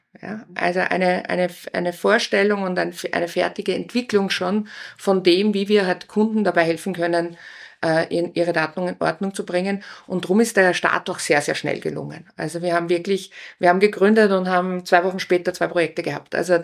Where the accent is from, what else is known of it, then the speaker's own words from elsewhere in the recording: Upper Austria, Austria; born there; ich komme ja vom Land. Ich bin ja in Oberösterreich geboren und sage immer, dass ich mich so schön langsam vorgekämpft habe in die Zivilisation. Also ich habe dann in Welsch die Handelsakademie besucht und bin dann zum Studieren nach Linz gekommen.